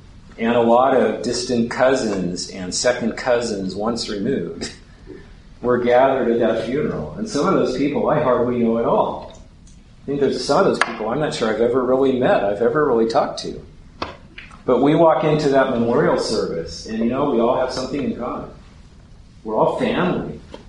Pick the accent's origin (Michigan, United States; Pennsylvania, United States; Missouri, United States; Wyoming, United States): Wyoming, United States; And immediately, that's a big deal, because that's where I was born. I am Wyoming native. That's my home.